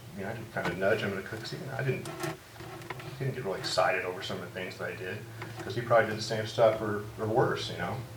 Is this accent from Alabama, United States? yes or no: no; Costa Mesa, California, United States; And I grew up in Costa Mesa. Got loaded and drunk in Costa Mesa, sold dope in Costa Mesa, and I got sober in Costa Mesa.